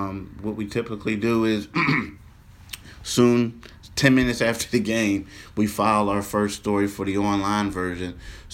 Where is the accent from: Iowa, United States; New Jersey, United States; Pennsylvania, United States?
Pennsylvania, United States; Philadelphia; I remember as a kid growing up in Philadelphia, we used to hate the Celtics.